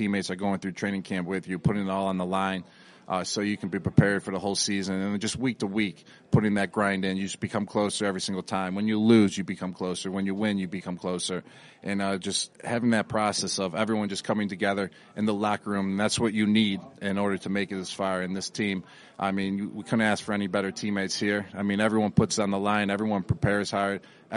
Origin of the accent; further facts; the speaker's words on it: Buffalo, New York, United States; I know Vic. I used to go to his house in eighth grade. We're from Buffalo.